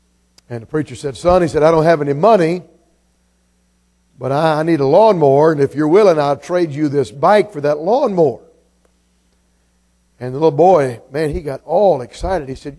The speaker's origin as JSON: {"language": "English", "region": "Georgia", "country": "United States", "tie": "born or raised there", "said": "I grew up in Georgia. I grew up an hour and 20 minutes from Mecca, Talladega."}